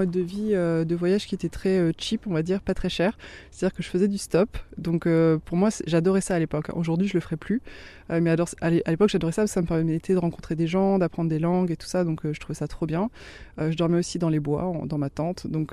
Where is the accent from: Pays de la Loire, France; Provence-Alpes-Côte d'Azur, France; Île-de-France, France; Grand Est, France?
Grand Est, France; je viens d'Alsace, j'ai 34 ans, j'ai grandi près de Colmar en Alsace.